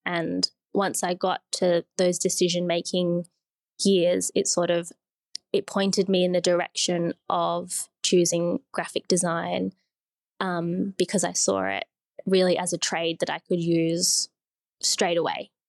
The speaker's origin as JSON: {"language": "English", "town": "Sydney", "region": "New South Wales", "country": "Australia", "tie": "born or raised there", "said": "I grew up in Sydney"}